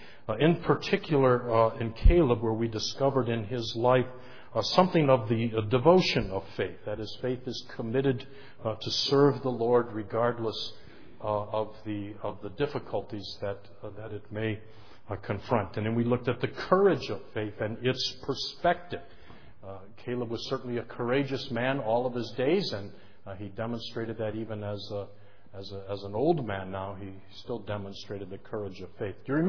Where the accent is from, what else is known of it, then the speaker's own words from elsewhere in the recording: Detroit, Michigan, United States; when I was 17, 1967, if you remember, I was born and raised in Detroit